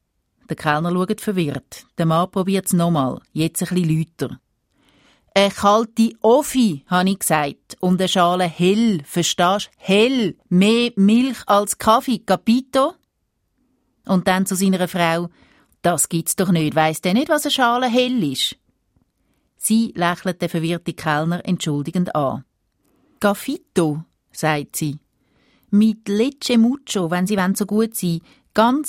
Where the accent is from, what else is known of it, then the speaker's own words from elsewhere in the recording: Switzerland; Und als Schweizer schämst du dich eben, wenn einer meint, mit Schweizerdeutsch kommen wir überall durch.